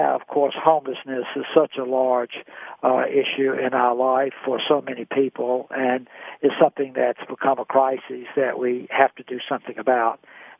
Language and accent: English; Clarksdale, Mississippi, United States; moved away; You know, I'm originally from Clarksdale, Mississippi. I've been out here since 1968, so I've lived here most of my life. I'm Roman Catholic.